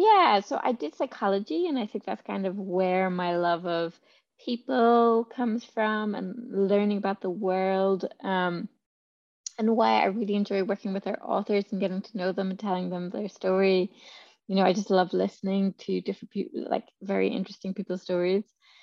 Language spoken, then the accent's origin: English; Ireland; No, I grew up in Ireland.